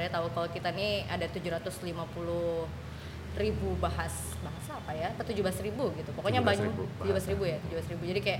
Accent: Indonesia; Udah, aku bilang dari Indonesia. Indonesia, where is that? Jadi aku bilang Bali.

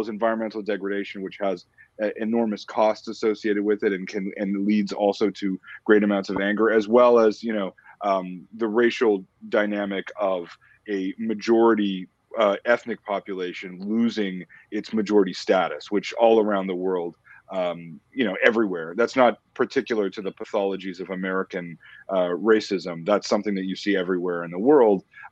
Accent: Canada; which was totally foreign to me as a Canadian, right? I was never taught it in school.

